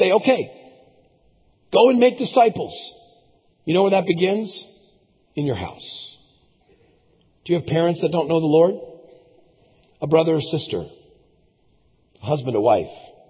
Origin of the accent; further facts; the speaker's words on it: Connecticut, United States; Now, when I grew up in church in Connecticut